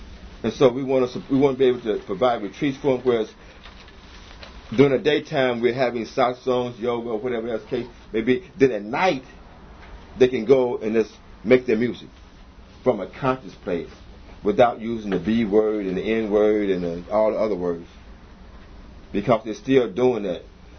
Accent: Midwest, United States; You know, because I come from the Midwest, it was a big deal.

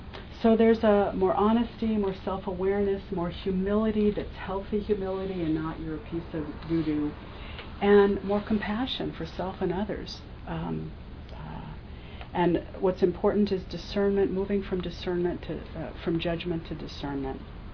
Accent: Boston, Massachusetts, United States; I remember when I grew up in the Boston Irish Catholic Church, which was very sick with the heresy of Jansenism.

